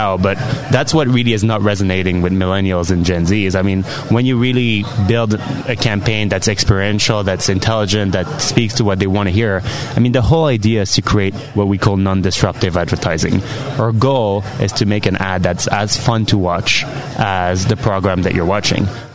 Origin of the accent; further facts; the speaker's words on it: Montreal, Quebec, Canada; now in Los Angeles, United States; I'm from Montreal